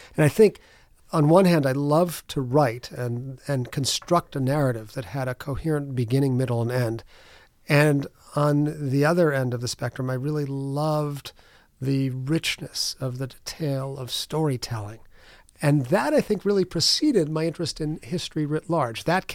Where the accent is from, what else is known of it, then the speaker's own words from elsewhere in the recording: Scranton, Pennsylvania, United States; And as a young kid growing up in Scranton, I was exposed to artists, intellectuals, writers here in Scranton, Pennsylvania.